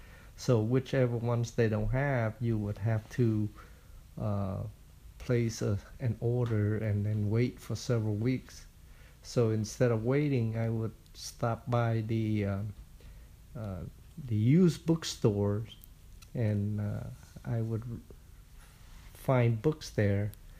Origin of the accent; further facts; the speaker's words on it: Vietnam; English is a second language; now in Chicago, United States; Because growing up in Vietnam, books were hard to come by. They didn't have a library in our town, and they didn't have a bookstore either.